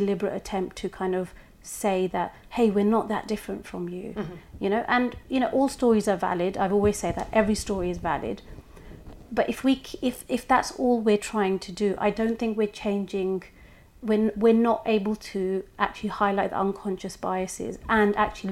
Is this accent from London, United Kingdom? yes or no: yes; London, United Kingdom; the complexities of being a Londoner during a time such as when 7/7 happened, a lot of that came from my own experiences as well